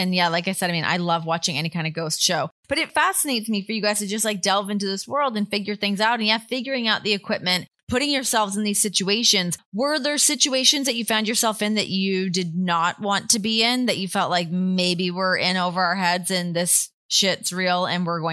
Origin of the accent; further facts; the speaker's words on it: Canada; moved away; I know I'm from Canada. So I have had Waffle House.